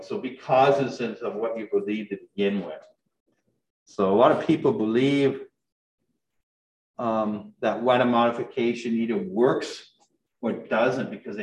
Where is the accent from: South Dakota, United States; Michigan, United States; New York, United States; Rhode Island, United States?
Michigan, United States; And I grew up in Northern Michigan. I grew up out east.